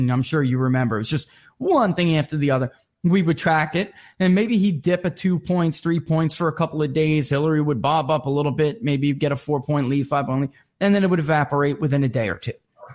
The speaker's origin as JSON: {"language": "English", "region": "Michigan", "country": "United States", "said": "And P.S. I'm from Michigan, so I know what he's talking about. They hollowed out my neighborhood, you know"}